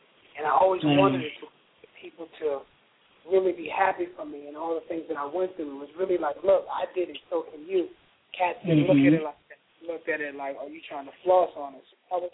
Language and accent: English; Minneapolis, Minnesota, United States; And, you know, I'm from Minneapolis, and I came to an event where she was releasing